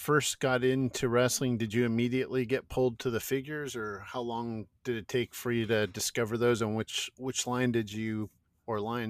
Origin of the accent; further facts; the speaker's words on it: California, United States; I know for me, same thing here in the Bay Area, or growing up in the Bay Area, I should say. I'm a little bit out of that area right now, but same deal.